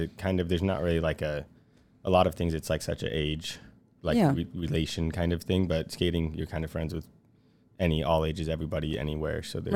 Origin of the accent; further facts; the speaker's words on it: Star, Idaho, United States; But I grew up in Star.